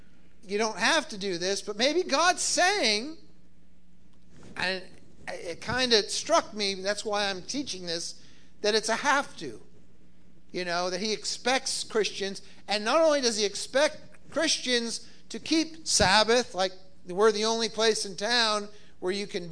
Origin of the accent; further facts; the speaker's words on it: Bristol, Tennessee, United States; Oh, I say I'm from Tennessee. They say, are you from Nashville? No. Bristol, Tennessee is in northeast Tennessee, and it's on the Virginia border.